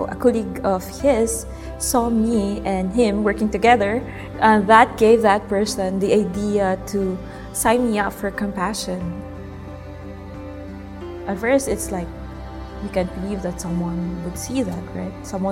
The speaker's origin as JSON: {"language": "English", "town": "Baguio", "region": "Cordillera Administrative Region", "country": "Philippines", "tie": "born or raised there", "said": "I grew up in Baguio City, Philippines. My mom was a housewife, and my father was doing a lot of jobs."}